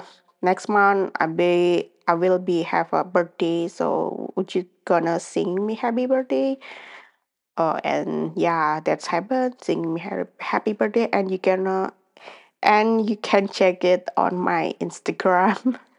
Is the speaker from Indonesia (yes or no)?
yes; Indonesia; English is a second language; I said like I'm from Indonesia